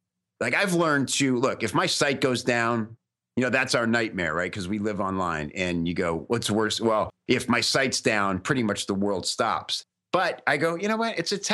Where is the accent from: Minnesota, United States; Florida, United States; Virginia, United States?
Florida, United States; Tampa; now in Los Angeles, United States; And he and I moved out to LA together when we started at the same age. He was from Orlando, I was from Tampa.